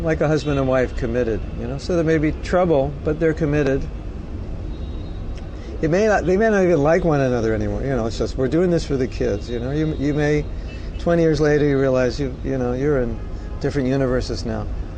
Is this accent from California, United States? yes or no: yes; Los Angeles, California, United States; So, I grew up in Los Angeles, so I grew up in Bollywood West, so I know what it's like there.